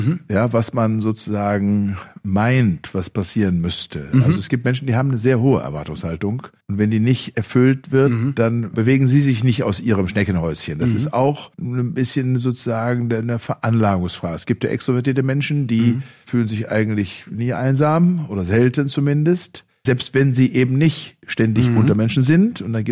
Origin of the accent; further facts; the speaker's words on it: Bonn, North Rhine-Westphalia, Germany; born there; now in Berlin, Germany; ich lebe ja in der Woche hier weitestgehend in Berlin. Gebürtig komme ich aus Bonn. Und von den Vorfahren her bin ich halber Rheinländer und halber Westfale.